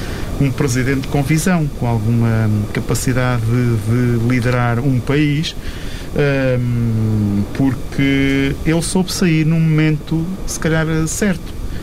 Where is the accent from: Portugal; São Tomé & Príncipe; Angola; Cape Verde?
Angola; moved away; nasci em Holanda, freguesia de São Paulo, portanto sou angolano de naturalidade, nacionalidade portuguesa, mas angolano, portanto vivi em Angola uns anos